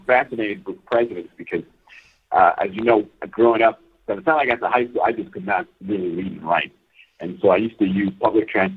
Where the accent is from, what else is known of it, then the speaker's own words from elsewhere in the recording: Los Angeles, California, United States; Obviously, growing up in East L.A., it is political.